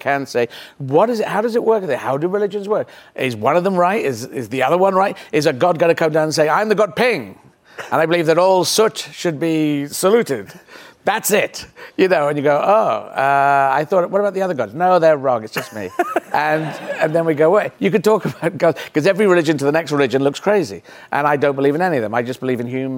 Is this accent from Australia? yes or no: no; England, United Kingdom; We're British, English, we came.